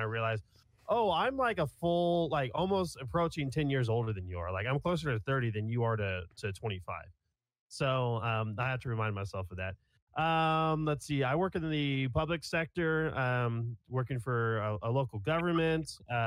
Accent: Kansas, United States; I am 27. Yeah, I'm 27. I'm from Kansas.

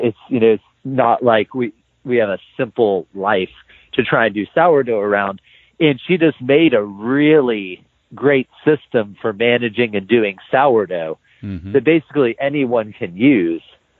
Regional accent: Youngstown, Ohio, United States; So I grew up in the Lower West Side of Youngstown, Ohio. City kid, video game playing, junk food eating, cartoon watching.

